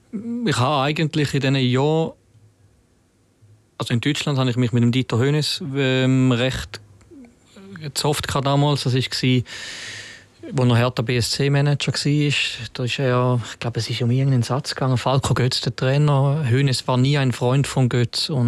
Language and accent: German; Switzerland; dass du in Argentinien ganz sicher zum Beispiel ein anderes Verhältnis zu Korruption etc. hast, als bei uns in der Schweiz hast.